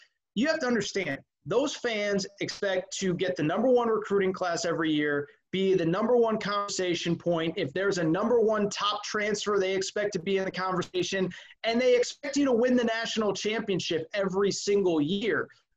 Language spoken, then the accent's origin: English; Connecticut, United States; I told you guys a minute ago, but I grew up in Connecticut, and, you know, I can't describe how big Jim Calhoun was when I was a kid in Connecticut.